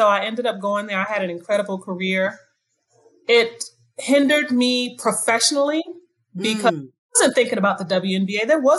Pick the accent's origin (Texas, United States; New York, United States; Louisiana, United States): New York, United States; Bronx; born there; first language Spanish; I was born in the Bronx. My first babysitters were Puerto Rican.